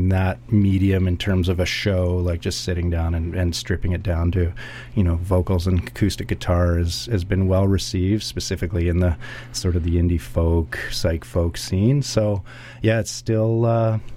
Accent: British Columbia, Canada; I grew up on the North Shore and had a very clear channel to CITR

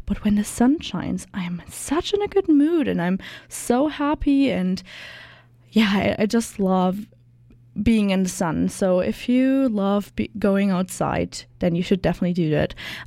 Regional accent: Germany; English is a second language; moved away as an adult; now in Canada; I'm from Germany, and I came here on November to start an internship here at CJSF, and that's why I'm living in currently in a host family.

